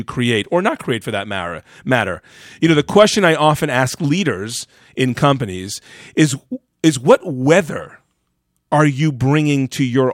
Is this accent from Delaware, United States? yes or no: no; New York, United States; Why are New Yorkers, I'm a New Yorker, why are New Yorkers so friendly during this time?